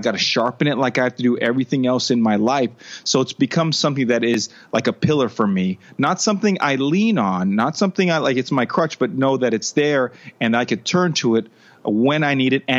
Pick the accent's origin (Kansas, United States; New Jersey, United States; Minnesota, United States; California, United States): California, United States; Los Angeles; Yeah, so I grew up in Los Angeles. I have one younger sister, but there's 10 of us. So my mom had had 8 kids in the Philippines.